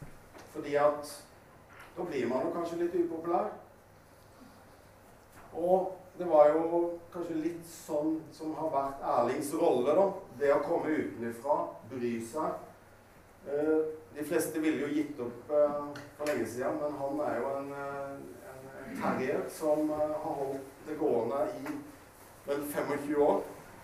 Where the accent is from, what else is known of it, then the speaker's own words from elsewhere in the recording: Grimstad, Agder, Norway; Jeg kommer fra Grimstad og har vokst opp med hvite trehus i en del år.